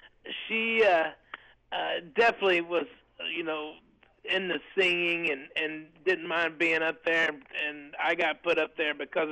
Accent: Arkansas, United States; growing up in Arkansas, a glorious kid in the 80s, the white trash.

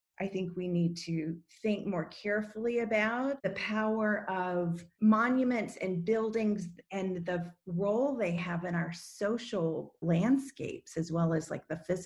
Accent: Virginia, United States; Growing up in the South, I grew up in Virginia and about 3 hours away from Richmond

